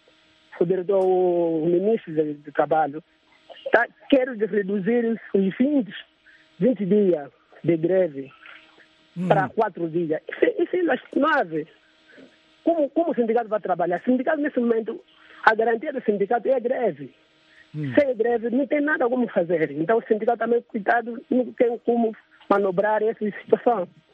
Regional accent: Malanje, Angola; born there; Mas o município onde eu nasci, que é em Malanje, tem que andar lá 28 quilômetros da cidade de Malanje, não tem energia elétrica.

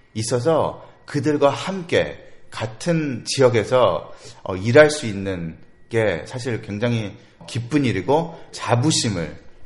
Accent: Edinburgh, Scotland, United Kingdom; moved away as an adult; now in South Korea; 저는 이제 한국에서 태어났고요. 한국에서 초등학교 2학년까지 교육을 받고 저희 가족이랑 영국으로 이민을 가게 됐어요. 스코틀랜드의 에딘버러라는 곳으로 이민을 가게 됐는데 거기 가서 이제 대학교 졸업할 때까지 쭉 영국 교육을 받다가 한국으로 가서

